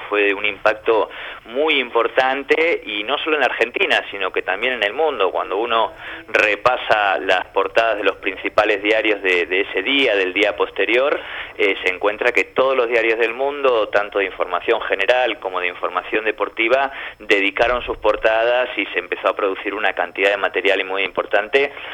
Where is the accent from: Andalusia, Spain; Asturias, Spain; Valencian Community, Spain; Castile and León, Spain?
Valencian Community, Spain; Valencia; born there; Bueno, yo nací en España, en Valencia, en el año 81, con mamá argentina, padre uruguayo, ambos exiliados de las dictaduras del Cono